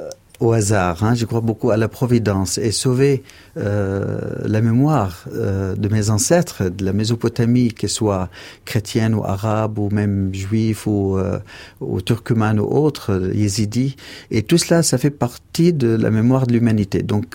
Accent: Sanat, Dohuk, Iraq; also born or lived in Mosul; Je suis né à Mossoul, à Ninive, l'ancienne Ninive, pas très loin des remparts de Ninive, 10 minutes de là où je suis né, bien que je suis originaire de Sanat, c'est un petit village adorable dans la montagne où il y a beaucoup de cascades

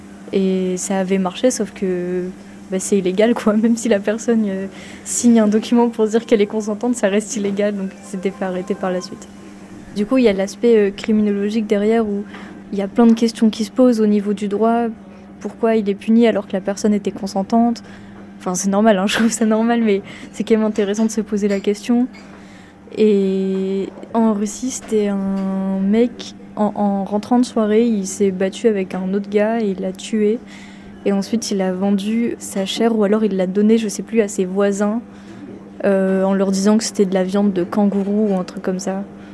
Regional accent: Valenciennes, Hauts-de-France, France; Je viens de Valenciennes.

